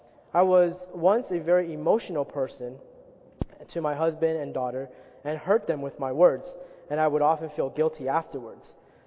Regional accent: Dalian, Liaoning, China; I am from Dalian, China. I was raised in China and received an atheism education.

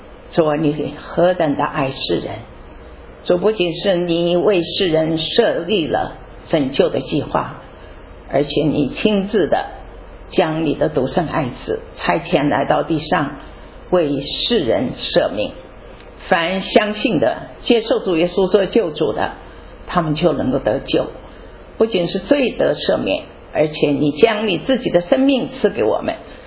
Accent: Hunan, China; now in Glendora, United States; 因为我是湖南人，我一听他开口我就听到了

